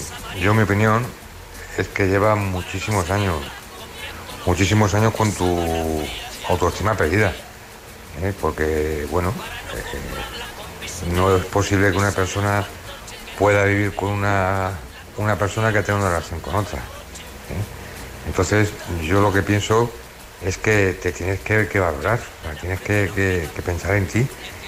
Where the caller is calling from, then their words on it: Móstoles, Community of Madrid, Spain; de Móstoles.